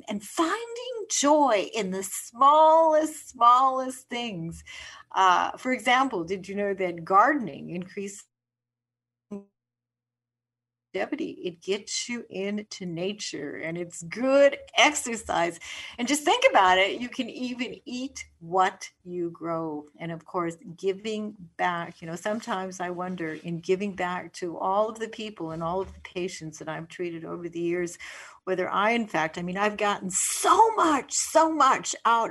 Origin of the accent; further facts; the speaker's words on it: Canada; I am Canadian